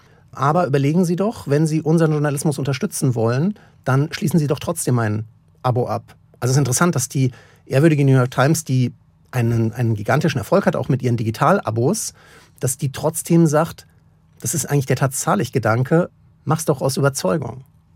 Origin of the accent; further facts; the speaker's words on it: Freiburg, Baden-Württemberg, Germany; Genau, war bis zu meinem 19. Lebensjahr in Freiburg und es mag nach wie vor sehr diese Stadt, mehr die Ostseite, also die Schwarzwaldseite, obwohl ich aufgewachsen bin in Freiburg-Lehen. Das ist die Westseite, die mehr so zur Oberrheinebene geht.